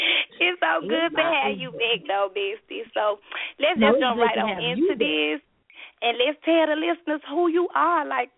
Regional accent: Memphis, Tennessee, United States; born there; in Memphis, Tennessee, and I'm a single mother of two beautiful children whom I adore.

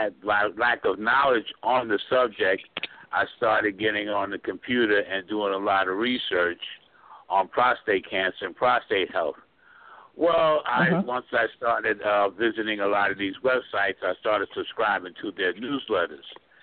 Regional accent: New York City, New York, United States; I was very severely nearsighted growing up in New York City.

